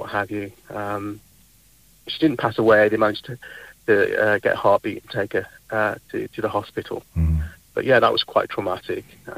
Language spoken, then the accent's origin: English; West Midlands, United Kingdom; So, my background, born and raised in Black Country, father of two